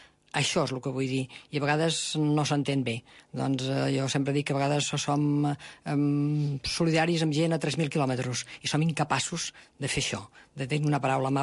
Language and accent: Catalan; Barcelona, Catalonia, Spain; Jo vaig néixer a Barcelona, vaig viure justament al cor de Barcelona, a la Roda Universitat, anava a col·legi de la plaça Universitat, i els meus records d'infància són aquests, la Roda Universitat, la plaça Universitat, el carrer Pelai...